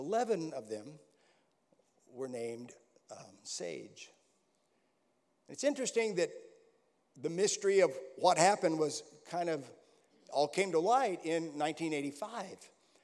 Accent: United States; accent: American; Now, you can tell Steve has not lost his Aussie accent, and I've not lost my American accent.

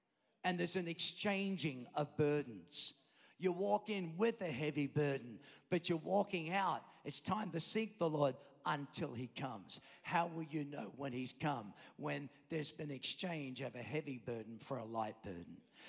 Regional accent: Australia; we grew up in Australia, and Australians just don't

